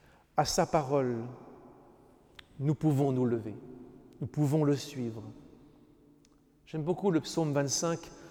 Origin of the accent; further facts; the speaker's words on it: Normandy, France; born there; Je suis né en Normandie, pas loin des plages du débarquement.